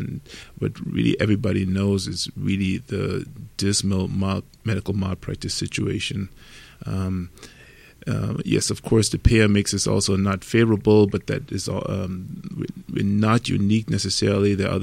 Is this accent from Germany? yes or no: yes; Germany; English is a second language; moved away as an adult; now in New Mexico, United States; I'm originally from Germany. I came here on a visa